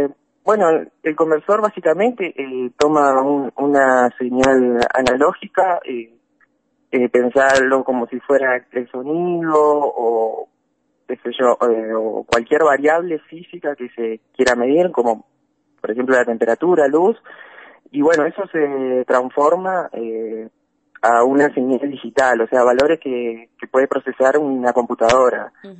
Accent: Paraná, Entre Ríos, Argentina; me quedó la UTN acá de Paraná. Yo soy de Paraná.

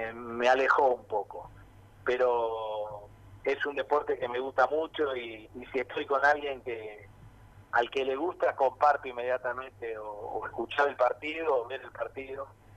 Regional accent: Paraná, Entre Ríos, Argentina; como todo el mundo sabe, yo soy de Paraná

